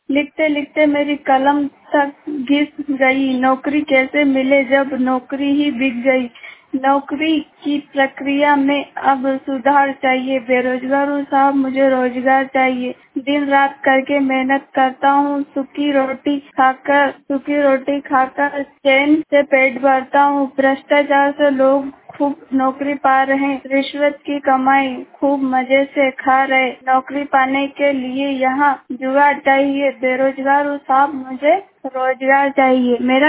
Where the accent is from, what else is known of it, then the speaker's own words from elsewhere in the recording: Rajgarh, India; मैं राजगढ़ से हूँ।